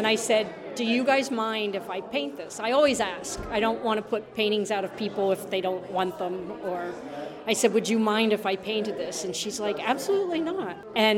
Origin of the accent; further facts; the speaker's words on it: Lewisburg, United States; I was born and raised in Lewisburg.